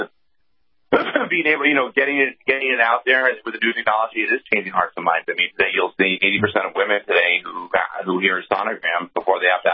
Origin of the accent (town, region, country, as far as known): Northeast, United States; born or raised there